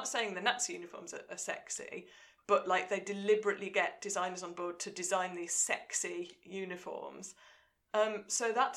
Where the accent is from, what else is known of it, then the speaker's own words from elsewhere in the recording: Wolverhampton, West Midlands, United Kingdom; accent: Wolverhampton; They're going to be delighted by my Wolverhampton accent.